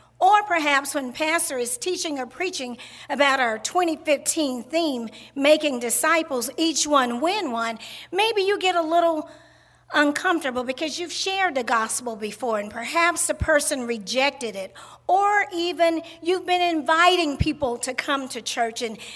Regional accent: Mississippi, United States; I'm from Mississippi, so in Mississippi we had lots of land.

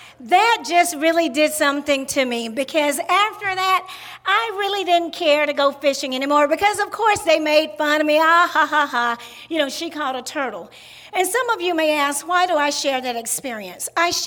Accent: Mississippi, United States; I'm from Mississippi, so in Mississippi we had lots of land.

